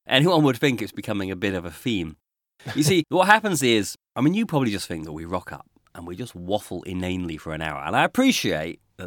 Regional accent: United Kingdom; Hence us reverting to the weather, because we're British.

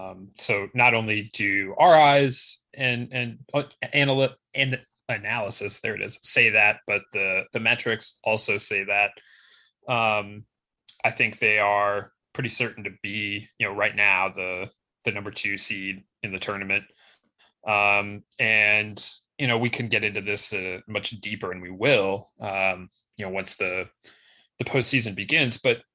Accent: Cleveland, Ohio, United States; it's just because I'm so Ohio State and Michigan centric, given where I grew up in Cleveland.

